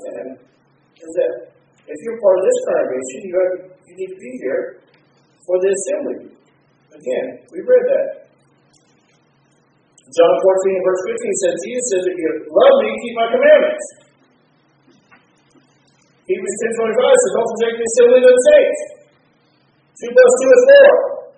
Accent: California, United States; the church I grew up in California used to do that.

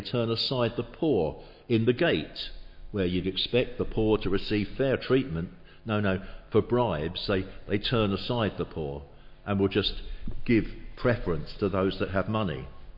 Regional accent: England, United Kingdom; And we think, well, no, we're English. We're okay. We're in this little island here, and God has always looked after us in the past, whether we believe in him or not.

